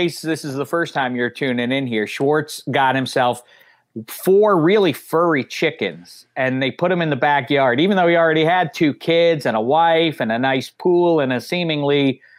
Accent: Pittsburgh, Pennsylvania, United States; also born or lived in Chicago; now in Los Angeles, United States; I grew up in Pittsburgh. Then I lived in Chicago. Now I'm in L.A., went to Indiana University and all that.

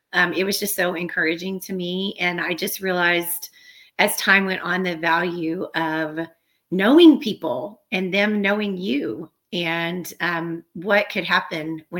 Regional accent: Abilene, Texas, United States; now in Houston, United States; We moved here directly from East Texas, but we were only there about a year. I grew up in West Texas in the Abilene area.

